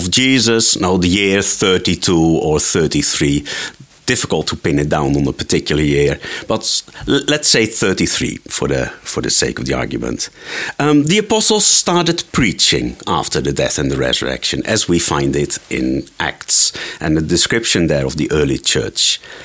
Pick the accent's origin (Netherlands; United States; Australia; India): Netherlands; English is a second language; I grew up in the Netherlands, one of those many Reformed denominations we're proud of.